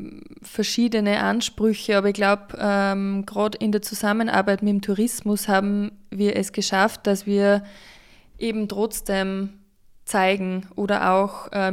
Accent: Ebensee, Upper Austria, Austria; und ich bin aus Ebensee

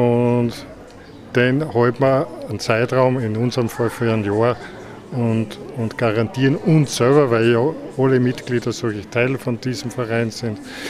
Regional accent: Bad Ischl, Upper Austria, Austria; bin eben gebürtiger Ischler

